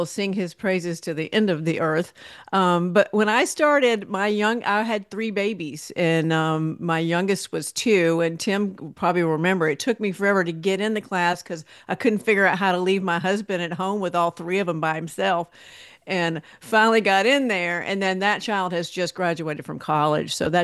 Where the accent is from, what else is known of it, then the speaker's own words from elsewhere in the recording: Athens, Georgia, United States; moved away; I have actually lived here for 30 years now. People are still surprised that number. But I grew up in Athens, Georgia. I ended up in Maine.